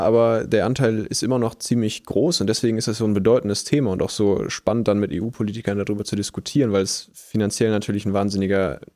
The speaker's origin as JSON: {"language": "German", "region": "Lower Saxony", "country": "Germany", "said": "als Niedersachse sagen und auch als Landwirt"}